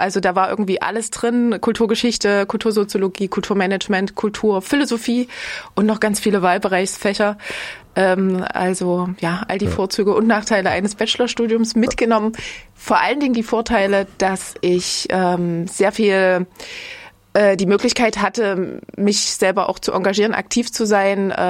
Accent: Coswig, Saxony, Germany; moved away as an adult; Also ich komme aus Coswig bei Dresden an der Elbe.

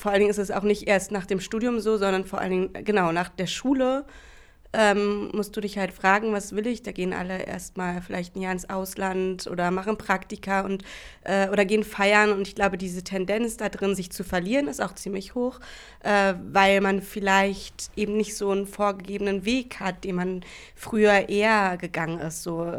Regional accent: Berlin, Germany; born there; Ich bin in Berlin geboren und wohne hier auch noch.

